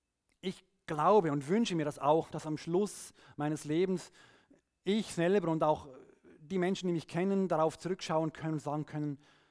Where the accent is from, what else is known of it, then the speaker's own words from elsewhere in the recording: Switzerland; dass wir auch das checken müssen als Schweizer.